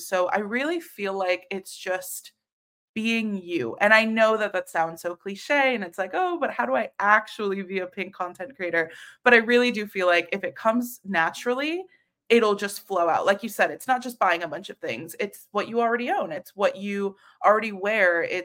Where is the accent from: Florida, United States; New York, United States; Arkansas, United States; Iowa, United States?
Florida, United States; I grew up in Florida, so I get so much FOMO with snow days